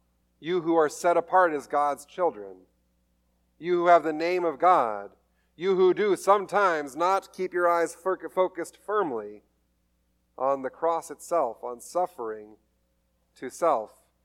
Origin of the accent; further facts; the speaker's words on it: California, United States; I am from Southern California in the desert. We grew weeds and cacti.